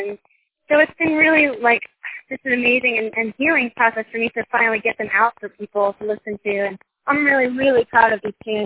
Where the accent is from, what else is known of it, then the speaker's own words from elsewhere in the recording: Franklin, Tennessee, United States; It's really special to perform here in my hometown because I have such a love for Franklin, Tennessee. I will always have a house here and a home here. My parents still have the house that I grew up in as a kid.